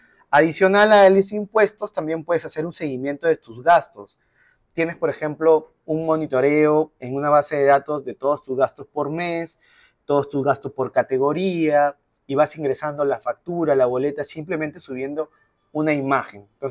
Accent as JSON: {"language": "Spanish", "country": "Peru", "said": "no teníamos presencia todavía como comunidad peruana"}